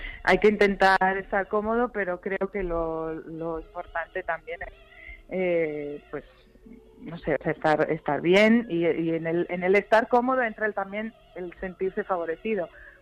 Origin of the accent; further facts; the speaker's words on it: Madrid, Community of Madrid, Spain; yo soy madrileña, tres generaciones